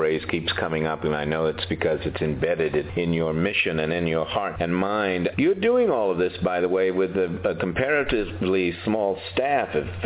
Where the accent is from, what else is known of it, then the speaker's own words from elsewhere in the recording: New York, United States; now in Charlottesville, United States; You know, I'm from New York. I lived most of my adult life and worked in television and theater in New York, and I love New York.